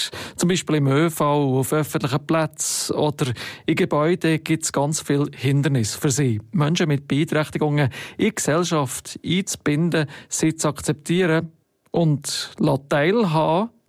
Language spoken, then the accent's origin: German; Switzerland